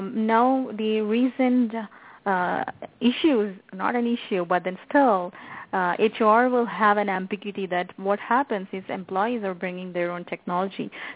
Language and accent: English; India; Well, being an Indian, I can quote an example. Like in India, when we talk about wellness program, the entire family is involved.